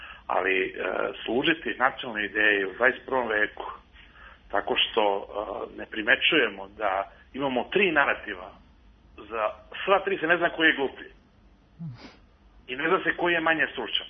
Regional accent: Serbia; mi smo Srbi

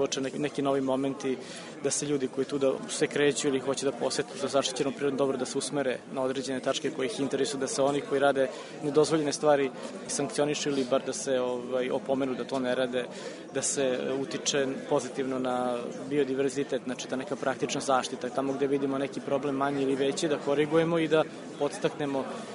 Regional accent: Vršac, Vojvodina, Serbia; born or raised there

